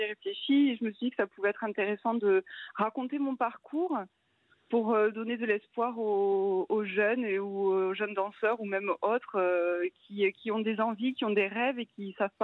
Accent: Toulouse, Occitanie, France; En plus, moi, je venais de Toulouse, donc j'ai laissé quand même tous mes amis là-bas, les amis de mes parents, donc on était un peu tout seul quand même à Paris.

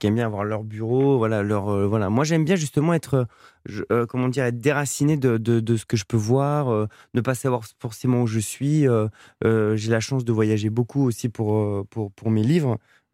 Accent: Paris, Île-de-France, France; Mes grands-parents étaient à Perpignan, mais c'est vrai que voilà, moi, je suis né à Paris, j'ai toujours vécu.

